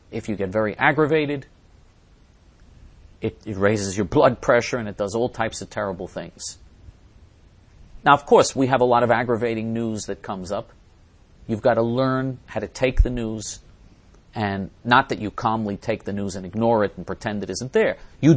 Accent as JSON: {"language": "English", "region": "New York", "country": "United States", "tie": "born or raised there", "said": "Now, if you're talking about my home state of New York, which is an insane left-wing Sodom and Gomorrah piece of garbage state"}